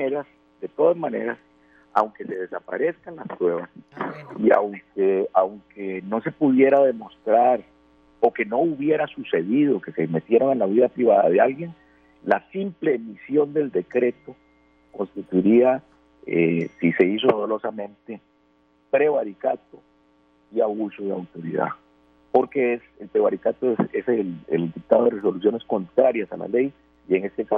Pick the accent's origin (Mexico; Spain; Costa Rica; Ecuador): Costa Rica; Yo soy costarricense